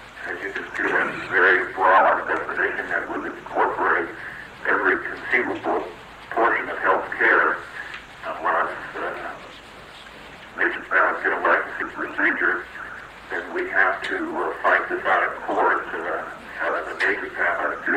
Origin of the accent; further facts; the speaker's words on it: Anchorage, Alaska, United States; I am a lifelong resident in Alaska. I was born here in Anchorage